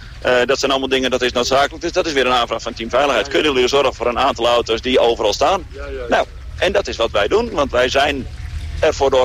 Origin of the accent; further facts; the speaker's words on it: De Rijp, North Holland, Netherlands; Ik kom uit de Rijp, Noord-Holland, bij Purmerend.